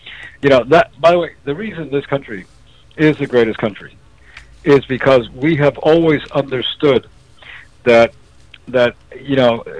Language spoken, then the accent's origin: English; Cuba; I come from Cuba too, right?